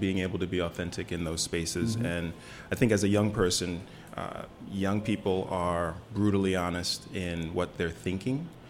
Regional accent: Staten Island, New York, United States; So for me, growing up in New York on Staten Island, two parents, Jamaica and the West Indies.

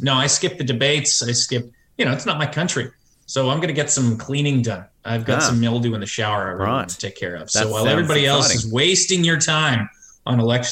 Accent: Canada; that seems very strange to me as a Canadian

